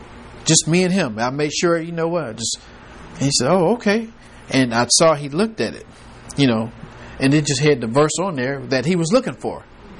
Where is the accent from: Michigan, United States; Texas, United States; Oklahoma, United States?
Michigan, United States; Detroit; when I came here from Detroit, and we had a loving church back in Detroit